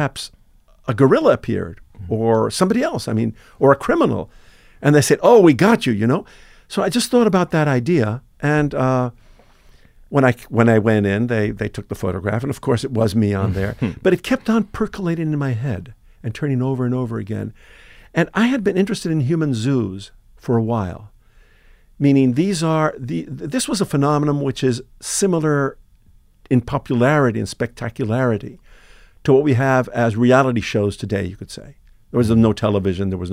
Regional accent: New York City, New York, United States; also born or lived in Argentina; I'm so glad to be here in New York, which, of course, is my hometown, because I was brought up as a kid here when my parents had to flee Argentina when I was 2.5 years old.

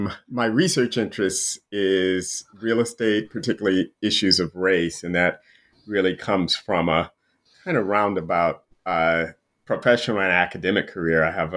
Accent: Toledo, Ohio, United States; also born or lived in New York; I'm originally from Toledo, Ohio. And so I am at Antioch College in Yellow Springs, Ohio. I've been there since 2012. So after living in New York for 30 years, returned to Ohio.

